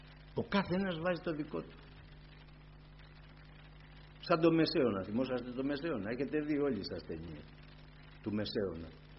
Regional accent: Greece; now in Hong Kong; Λέει, από πού είστε? Λέω, είμαστε, λέω, από την Ελλάδα.

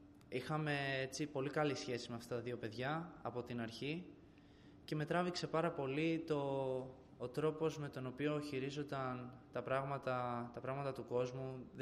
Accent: Rhodes, South Aegean, Greece; born there; Γεννήθηκα στη Ρόδο το 2001 από μια οικογένεια η οποία είναι στην επικρατούσα θρησκεία της χώρας μας

